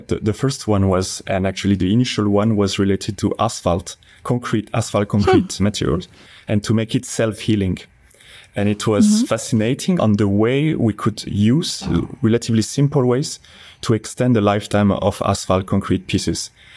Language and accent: English; Dijon, Bourgogne-Franche-Comté, France; now in Switzerland; So I come from Burgundy, in the middle of France as well, not so far away from Switzerland.